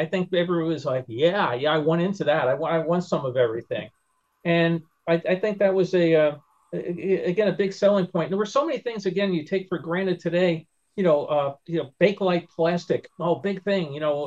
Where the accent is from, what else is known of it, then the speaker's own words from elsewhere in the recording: Brooklyn, New York, United States; When I was growing up, and I grew up in Brooklyn. I mean, for an exciting day, we would go to Queens or something.